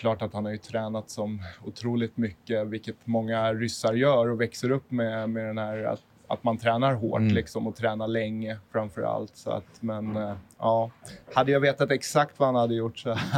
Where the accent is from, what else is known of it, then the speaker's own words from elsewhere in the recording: Sweden; för mig också som svensk var ju nästan ännu häftigare med Bäckström liksom, som jag ser som en av de bästa i svensk hockey genom tiderna.